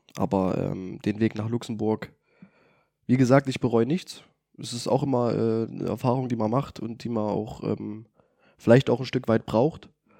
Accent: Greiz, Thuringia, Germany; Und ich komme aus Greiz, ich kenne in Greiz viele Leute

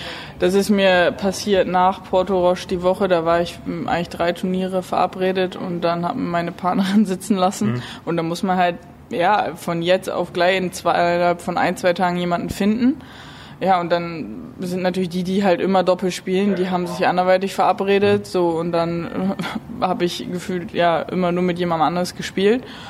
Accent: Wiefelstede, Lower Saxony, Germany; also aufgewachsen bin ich in Wiefelstede. Kleines Örtchen bei Oldenburg.

